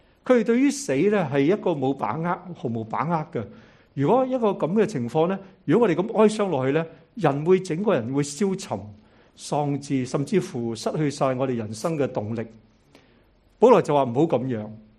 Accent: China; 我哋中國人

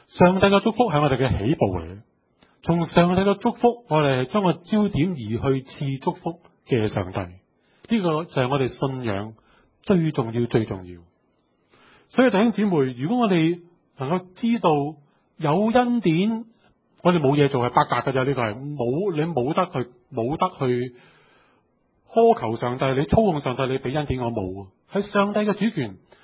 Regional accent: China; 我哋中国人咧就系好睇环境，特别顺境咧就平安，有就平安，冇就唔平安。

